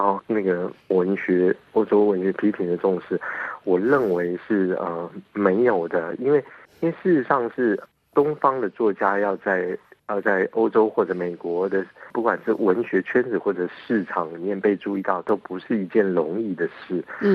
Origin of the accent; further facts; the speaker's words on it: Taiwan; 在我从小在比如说在台湾受到的一个主流价值系统